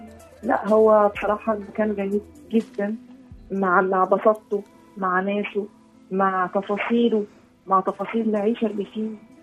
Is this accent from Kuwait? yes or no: no; Egypt; moved away; انا من مصر بس عايشه بره